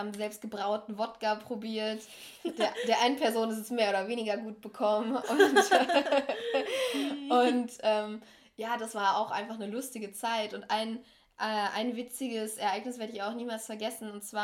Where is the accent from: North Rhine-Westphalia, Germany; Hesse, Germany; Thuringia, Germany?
North Rhine-Westphalia, Germany; Essen; weil wir ihm vorher halt noch erzählt haben, wir sind aus